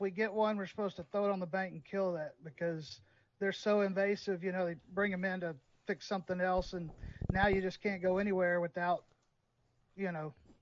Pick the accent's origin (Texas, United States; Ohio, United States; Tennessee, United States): Tennessee, United States; Memphis; I call it the Redneck Mecca. I'm from Memphis.